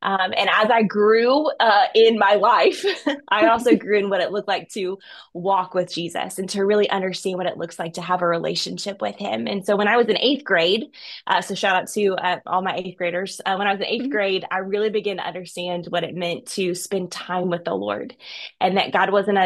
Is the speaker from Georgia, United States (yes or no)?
yes; Georgia, United States; now in Oklahoma, United States; But I'm originally from Georgia. I always want to make that clear that I'm a Southeastern girl. Okay. I'm from the great state of Georgia. I do live in Oklahoma, but I am a Georgia peach at heart.